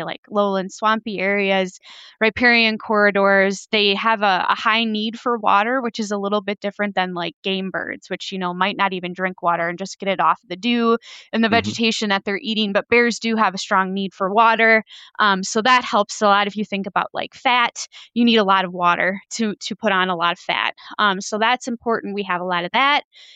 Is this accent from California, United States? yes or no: no; Green Bay, Wisconsin, United States; So I am originally from Green Bay, Wisconsin, and I grew up doing a lot of hunting and camping and fishing with my family